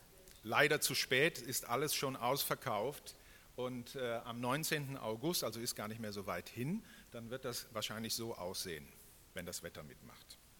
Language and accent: German; Graz, Styria, Austria; Wir versuchen ja als Grazer immer irgendetwas Besonderes als Hauptstadt darzustellen